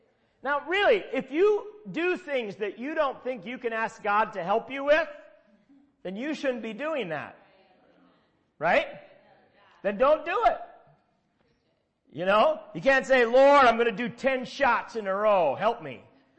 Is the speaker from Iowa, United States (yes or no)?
no; Minnesota, United States; I'm from Minnesota, so we don't play that, but these guys had taught me.